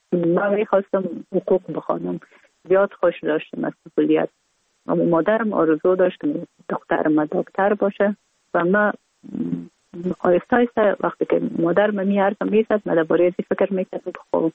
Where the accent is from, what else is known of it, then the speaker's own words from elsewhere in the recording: Kabul, Afghanistan; ما در کابل به دنیا آمدیم، اصلا از طرف پدر از ننگرهار و از طرف مادر از کابل هستیم. در کابل به دنیا آمدیم،